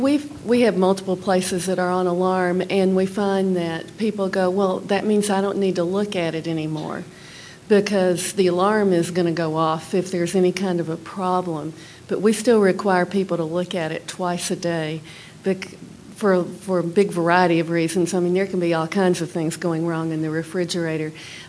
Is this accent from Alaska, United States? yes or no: yes; Alaska, United States; from Alaska.